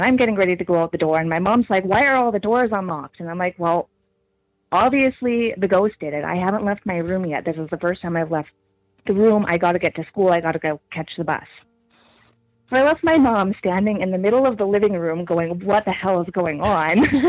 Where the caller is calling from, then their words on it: Regina, Saskatchewan, Canada; I'm calling from Regina, Saskatchewan.